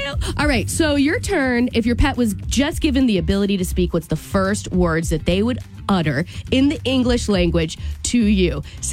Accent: Boston, Massachusetts, United States; you know I am from Massachusetts. I am from the Boston area.

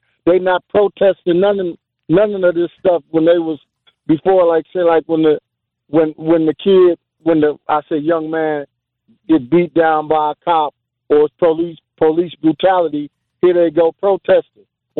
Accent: Brown Deer, Wisconsin, United States; also born or lived in Milwaukee; I mean, I grew up out there in Brown Deer anyway for about 7 years from age about 11 to about 19 or so.

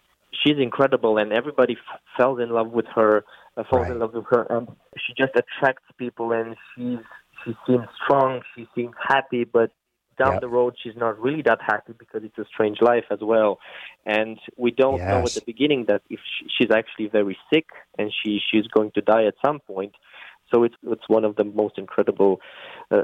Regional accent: Romania; born there; English is a second language; I was born in Romania, and a lot of my family members were musicians and playing in orchestras in a very, very small town.

